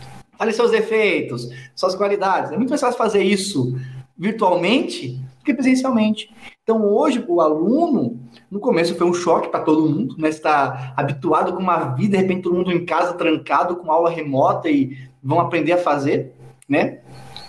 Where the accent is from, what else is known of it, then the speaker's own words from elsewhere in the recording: São Paulo, Brazil; born there; eu sou nordestino, não nordestino, porque meus pais são do Nordeste, só que eu nasci em São Paulo